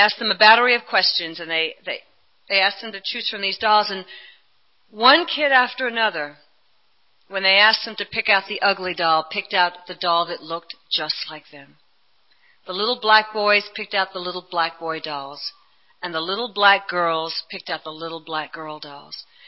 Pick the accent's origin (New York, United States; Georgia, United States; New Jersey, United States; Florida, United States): Georgia, United States; Atlanta; I was born in Atlanta, Georgia, and I didn't feel this way 40 years ago, I can assure you.